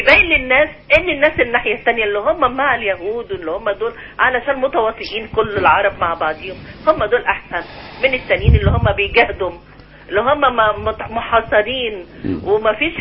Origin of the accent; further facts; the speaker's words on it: Alexandria, Alexandria Governorate, Egypt; احنا انا بكلمك من اسكندريه، احنا اسكندريه